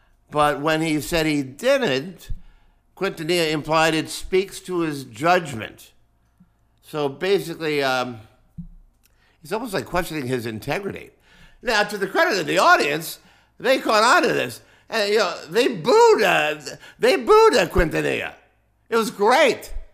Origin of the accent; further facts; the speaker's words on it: Cleveland, Ohio, United States; Okay, actually a rapper from my hometown of Cleveland, Ohio.